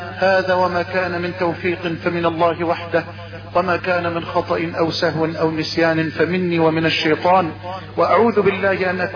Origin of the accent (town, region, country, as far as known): Egypt